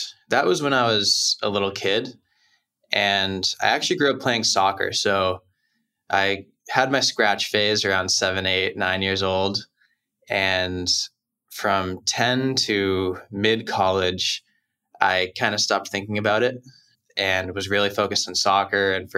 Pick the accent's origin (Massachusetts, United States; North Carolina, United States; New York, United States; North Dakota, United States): Massachusetts, United States; Boston; Yeah, so for me, I'm from Boston.